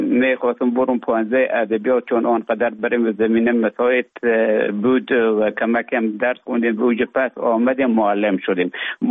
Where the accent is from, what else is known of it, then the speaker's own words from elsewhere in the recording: Afghanistan; moved away as an adult; also born or lived in Russia; now in Finland; طالبا آمدن من در افغانستان بودم. بعد از ای که از افغانستان طالبا آمدن به اوج گذاره ما کمک مشکل بود و آمدم به طرف های روسیه و از روسیه آمدم به ایجه بفنلاند.